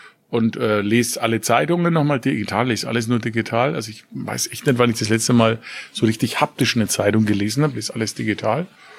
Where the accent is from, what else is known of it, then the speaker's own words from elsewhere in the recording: Nuremberg, Bavaria, Germany; Ich komme aus Nürnberg, Stadt der Reichsparteitage, Holocaust, Drittes Reich.